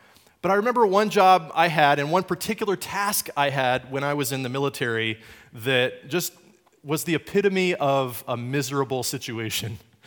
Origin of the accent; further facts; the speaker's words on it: England, United Kingdom; the military base I grew up on in England.